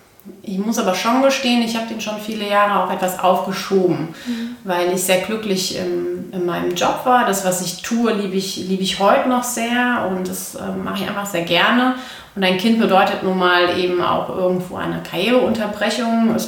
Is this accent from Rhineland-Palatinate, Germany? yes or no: yes; Koblenz, Rhineland-Palatinate, Germany; gebürtig aus Koblenz, ein Schengelchen, sehr glücklich und stolz darauf.